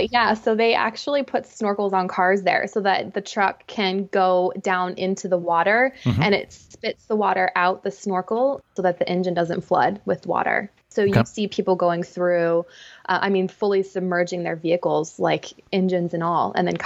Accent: New Mexico, United States; also born or lived in Colorado; And I grew up in New Mexico and Colorado.

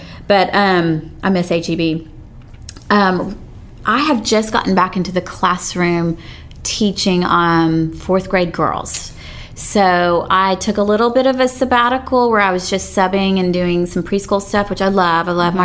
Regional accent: United States; us Americans are just always fascinated to hear them talk and they're so eloquent in their articulation

